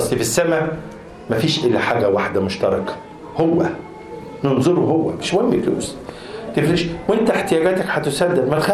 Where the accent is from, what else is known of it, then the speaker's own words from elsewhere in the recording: Egypt; وكون انا جاي من مصر لسه احنا ما بنفهمش اللغه الا بالحضن والبوس